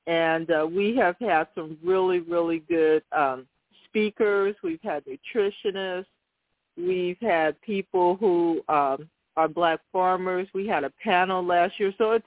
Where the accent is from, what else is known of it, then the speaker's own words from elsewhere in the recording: Fresno, California, United States; also born or lived in San Francisco; I was born in Fresno, raised in Fresno and in San Francisco.